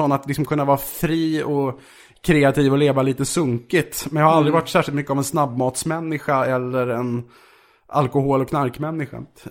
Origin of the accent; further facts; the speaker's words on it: Vaxholm, Stockholm County, Sweden; Jag kom från Vaxholm, villa förort.